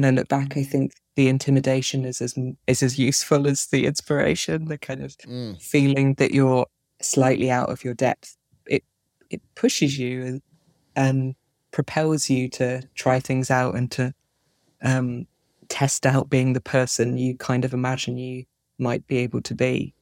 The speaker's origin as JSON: {"language": "English", "town": "Plymouth", "region": "South West England", "country": "United Kingdom", "tie": "born or raised there", "said": "although I grew up in Plymouth, which is like more of a city. And she moves to London and I moved to Edinburgh to study."}